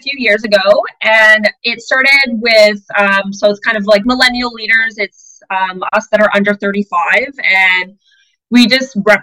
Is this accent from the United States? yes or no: no; Ontario, Canada; So I'm actually from Ontario.